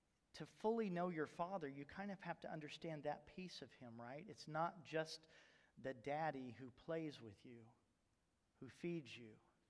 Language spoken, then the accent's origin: English; Bible Belt, United States; now in Alaska, United States; now it's not as strong here in Alaska, but I grew up in the Bible Belt, and in the Bible Belt a lot of people claim to be Christian.